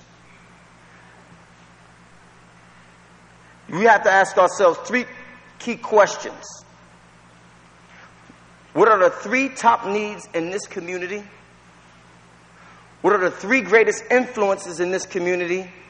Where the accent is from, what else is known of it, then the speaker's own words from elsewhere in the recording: United States; Because, you know, I'm an African-American. I grew up in, I was born in the United States.